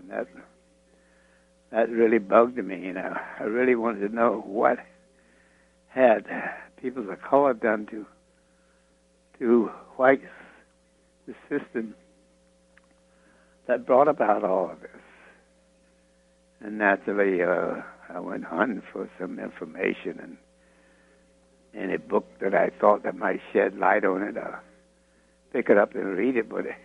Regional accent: the South, United States; because I was raised in the South, and I was subject to all the Jim Crow laws of the South.

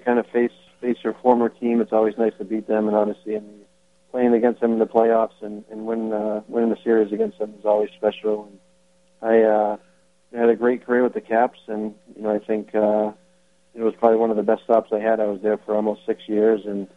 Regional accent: Worcester, Massachusetts, United States; And then the second game I played was actually in Worcester, which is my hometown.

